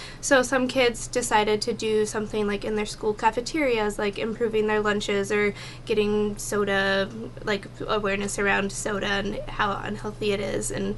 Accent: Hillsboro, Oregon, United States; now in Astoria, United States; I am 25. I grew up in Hillsboro, Oregon, and moved to Astoria about 3 years ago.

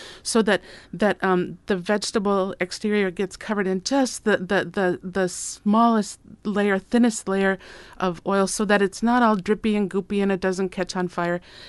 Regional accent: Minnesota, United States; You know, I'm from Minnesota, and it grows wild there

